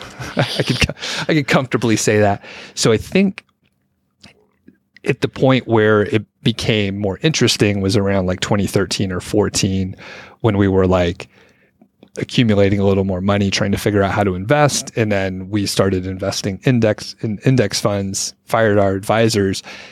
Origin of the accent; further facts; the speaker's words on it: Lawrenceville, Georgia, United States; I grew up in Lawrenceville, Georgia when I was a young boy, but I didn't think much about it.